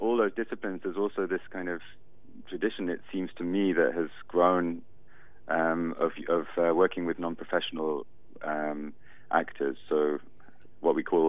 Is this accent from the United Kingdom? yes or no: yes; United Kingdom; I mean, except I'm British, so I guess I'm sort of electable in that sense.